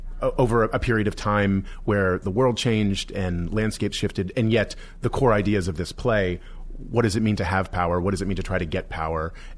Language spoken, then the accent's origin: English; Alexandria, Virginia, United States; also born or lived in New Jersey; I'm from Alexandria, Virginia, yeah.